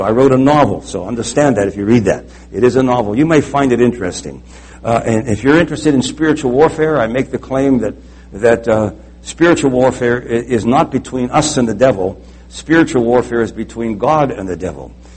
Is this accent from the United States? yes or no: yes; United States; born there; I'm glad I was born here in America. My parents and my family, on both sides of my family, all came from Italy. I was born here in the States.